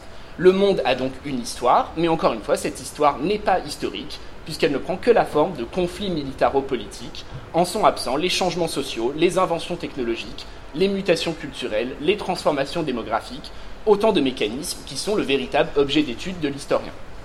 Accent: France; mais on est quand même français, on a une réputation à défendre

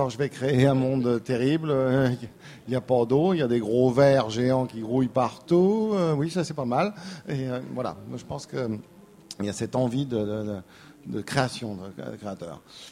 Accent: Nouvelle-Aquitaine, France; Moi, je suis originaire de la Creuse

